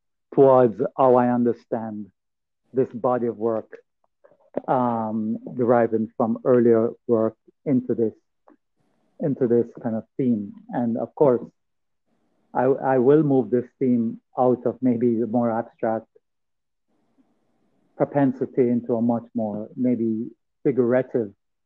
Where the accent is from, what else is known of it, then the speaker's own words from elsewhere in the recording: Jamaica; as much as I'm from Jamaica, Jamaica is a culture, a cultural superpower.